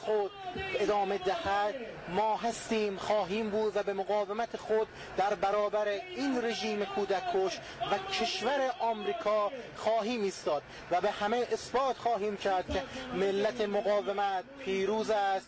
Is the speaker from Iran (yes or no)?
yes; Iran